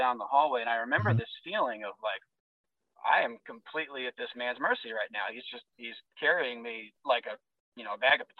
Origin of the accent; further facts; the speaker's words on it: Illinois, United States; And I was actually born here and spent the first 10 years of my life here. So when I say I grew up in Illinois, it was, I kind of mean that because of the formative years, like 10 to about 19.